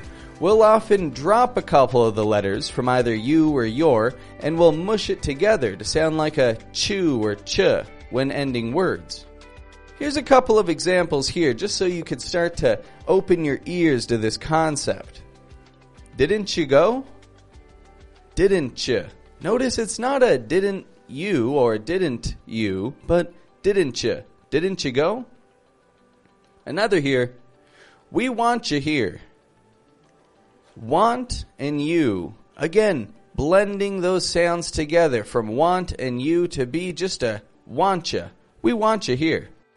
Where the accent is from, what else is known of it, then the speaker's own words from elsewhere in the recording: Toronto, Ontario, Canada; I'm from Toronto, from Canada